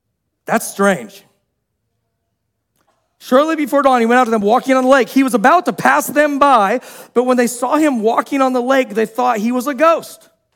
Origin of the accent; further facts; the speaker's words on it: Olathe, Kansas, United States; I grew up in Olathe, Kansas.